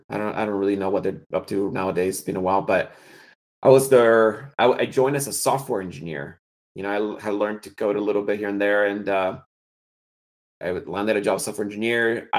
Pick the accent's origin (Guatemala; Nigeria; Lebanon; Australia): Guatemala; English is a second language; I'm originally from Guatemala.